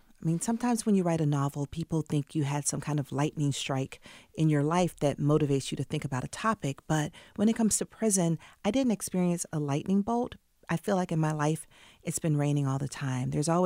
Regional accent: Atlanta, Georgia, United States; now in New York City, United States; Well, I was born and raised in Atlanta. For the last 10 years, I've lived in New York City.

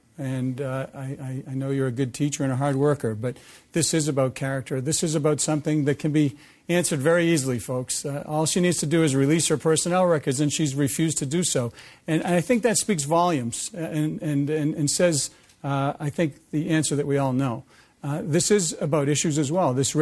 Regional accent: Wrentham, Massachusetts, United States; As you know, I'm from Wrentham, have been the senator for 2.5 years.

